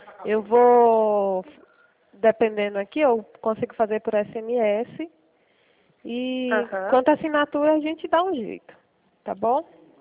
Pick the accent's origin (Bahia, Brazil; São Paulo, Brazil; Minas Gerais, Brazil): São Paulo, Brazil; Santa Bárbara d'Oeste; Ah, eu sou de Santa Bárbara, na verdade